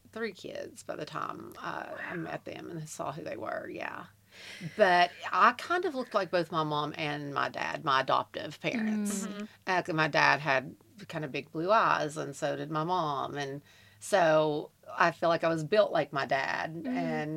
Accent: Kentucky, United States; And it just cracks me up because, again, we're from Eastern Kentucky.

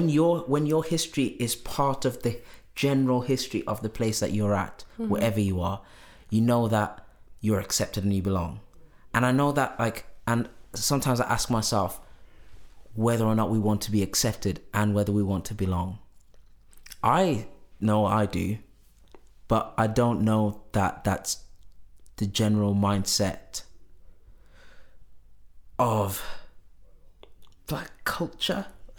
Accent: South Africa; being South African Sotho

